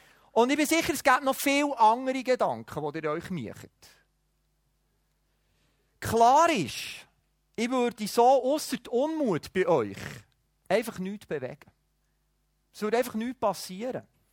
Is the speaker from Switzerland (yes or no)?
yes; Switzerland; In der Regel ist man ja höflich, gerade als Schweizer